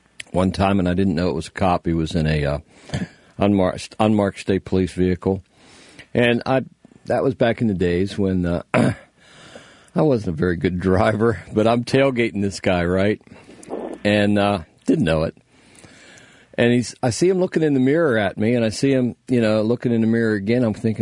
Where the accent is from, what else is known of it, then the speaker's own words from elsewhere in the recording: Altoona, Pennsylvania, United States; Well, look, you're up in my old stomping grounds. I grew up in Altoona.